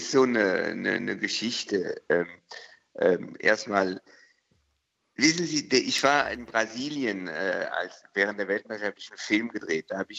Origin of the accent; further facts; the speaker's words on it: France; Ich bin in Frankreich geboren, mit dem französischen Fußball aufgewachsen.